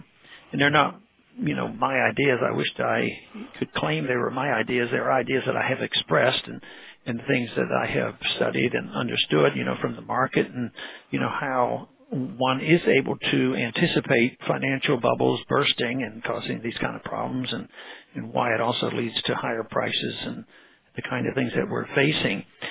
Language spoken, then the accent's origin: English; Texas, United States; I don't know, being a Texan makes much difference